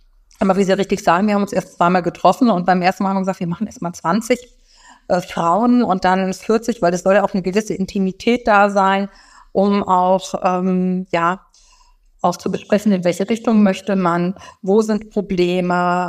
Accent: Hesse, Germany; ich komme auch aus dem Rhein-Main-Gebiet

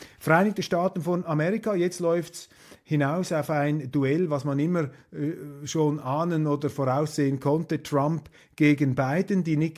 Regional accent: Switzerland; Und als Schweizer beelendet es einen, wenn man sieht, in welche Richtung diese Organisationen driften.

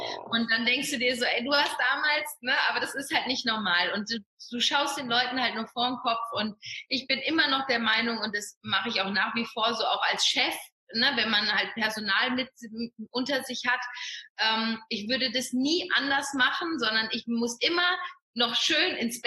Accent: North Rhine-Westphalia, Germany; Wir leben ja quasi in dem Mittelpunkt von unseren beiden Heimaten. Sigi kommt ja vom Bodensee, ich komme aus dem Ruhrgebiet und wir sind genau in der Mitte, hier an der schönen Bergstraße

